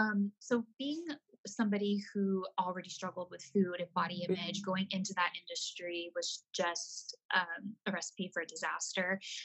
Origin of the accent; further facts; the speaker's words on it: Arizona, United States; now in Los Angeles, United States; I am 33 years old. I live in Los Angeles, California now, but I was born and raised in Arizona.